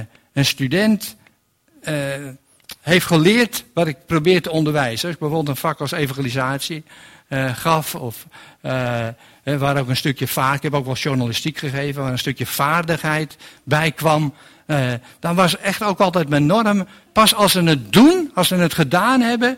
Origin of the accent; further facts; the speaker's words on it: Amsterdam, North Holland, Netherlands; dat ik uit Amsterdam kom.